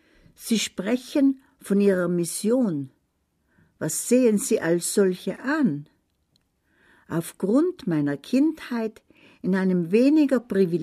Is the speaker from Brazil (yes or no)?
yes; Brazil; German is a second language; Ich stamme aus Brasilien und wurde in einer Favela namens Schusslinie im Norden des Landes groß.